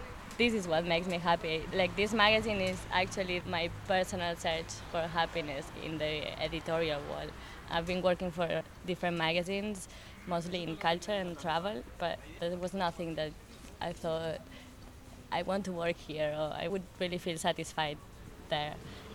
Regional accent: Barcelona, Catalonia, Spain; we are from Barcelona, I'm Catalan.

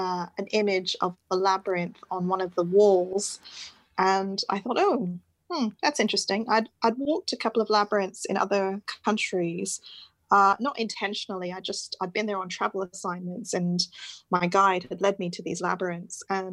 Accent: Canada; also born or lived in Wimbledon, London; So I was born in London, outside London in Wimbledon. I moved to Canada with my parents when I was seven, and my mum and dad are Indian and they themselves were born and raised in South Africa.

